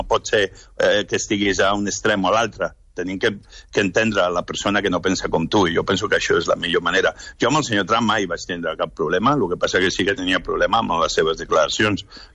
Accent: Santa Coloma de Cervelló, Catalonia, Spain; jo em vaig criar al Baix Llobregat, els meus pares, que desafortunadament s'han mort aquest passat any, em vam criar a Santa Coloma de Cervelló

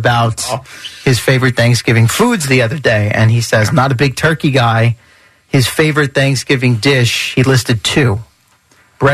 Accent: New Jersey, United States; Not as much as the Devils. Yeah. I grew up in New Jersey.

